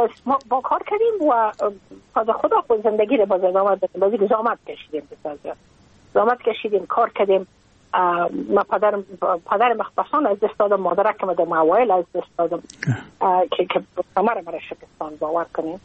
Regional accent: Afghanistan; moved away as an adult; now in United States; از اینکه ما که از افغانستان بقیه آمدم من اون سال بودم 28 ساله

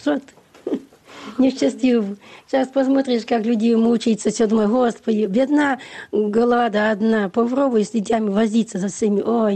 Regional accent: Sovetsk, Kirov Oblast, Russia; also born or lived in Komi; С Кировской области, из России. Святки. Город Советск

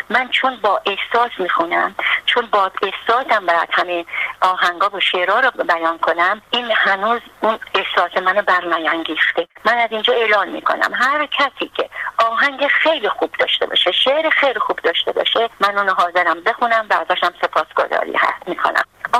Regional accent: Iran; moved away; من از زمانی که از ایران اومدم

